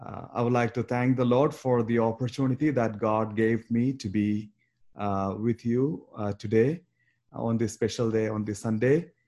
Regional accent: Kerala, India; now in United States; I'm actually from Kerala.

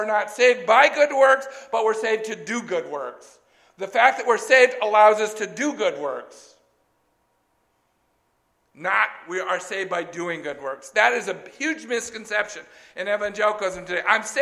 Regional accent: California, United States; I grew up in California.

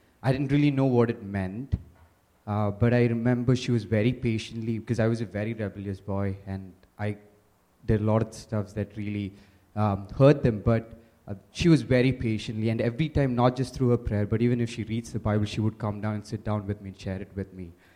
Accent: Dubai, United Arab Emirates; I was born and brought up in Dubai

